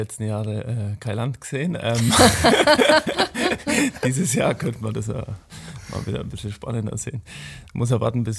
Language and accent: German; Bavaria, Germany; das sind einfach die zwei großen Vereine in meiner Heimat